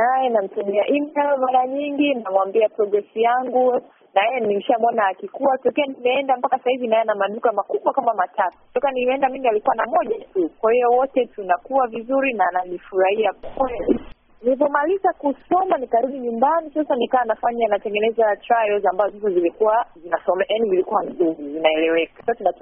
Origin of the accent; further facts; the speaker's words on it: Tanzania; now in United States; wakati natoka huku Afrika, Tanzania.